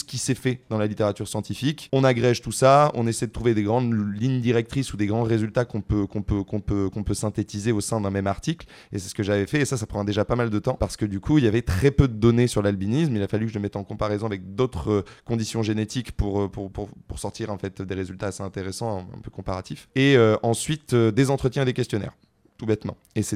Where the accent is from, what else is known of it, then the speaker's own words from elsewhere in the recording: Nouvelle-Aquitaine, France; Moi à la base du coup je viens du Périgord, j'ai fait ma licence à Bordeaux